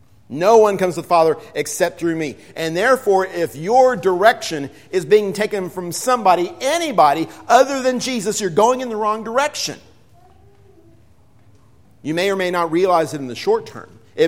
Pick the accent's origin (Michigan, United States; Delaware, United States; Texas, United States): Texas, United States; also born or lived in Oklahoma; You know, I grew up in Texas. And then we moved to Oklahoma.